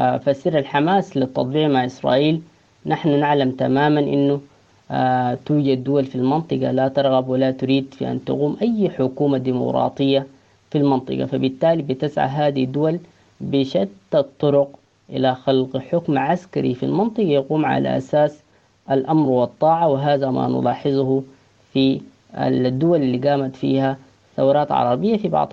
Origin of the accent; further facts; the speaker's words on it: Sudan; نحن كشعب سوداني